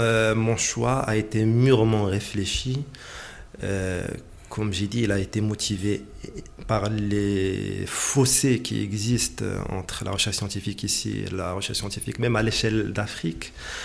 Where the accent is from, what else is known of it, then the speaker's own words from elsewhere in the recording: Kenitra, Rabat-Salé-Kénitra, Morocco; je suis natif de Kenitra, donc j'ai vu l'évolution de l'université de très près à travers le temps